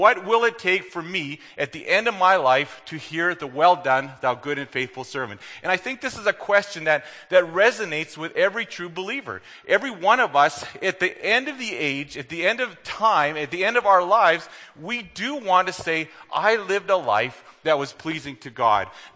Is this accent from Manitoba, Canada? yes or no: yes; Manitoba, Canada; I grew up in the Winkler-Plum Coulee area.